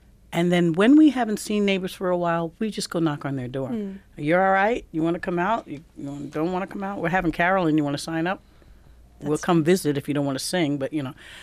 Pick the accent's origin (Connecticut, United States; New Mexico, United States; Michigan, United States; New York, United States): New York, United States; New York City; I'm from New York City, you won't believe this, I speak to everybody.